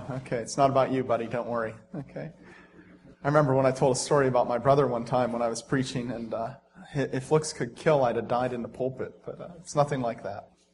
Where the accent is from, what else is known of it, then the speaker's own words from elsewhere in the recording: Brookville, United States; He knew that I was from Brookville